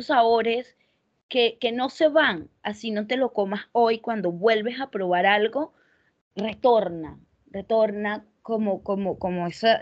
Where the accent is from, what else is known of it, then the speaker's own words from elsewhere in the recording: Puerto La Cruz, Anzoátegui, Venezuela; also born or lived in Bolívar; yo soy de Puerto La Cruz